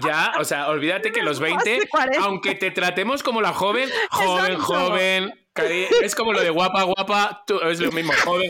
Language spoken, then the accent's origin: Spanish; Spain; como soy español